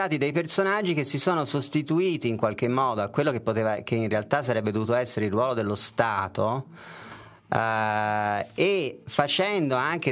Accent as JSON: {"language": "Italian", "town": "Florence", "region": "Tuscany", "country": "Italy", "tie": "born or raised there", "said": "sono nato e cresciuto a Firenze, sono mezzo americano"}